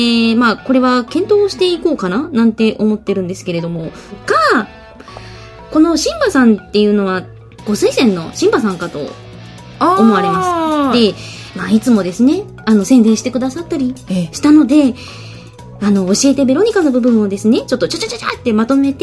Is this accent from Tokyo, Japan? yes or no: no; Fukuoka, Japan; accent: Hakata dialect; 私も結構博多弁で喋ってますよね。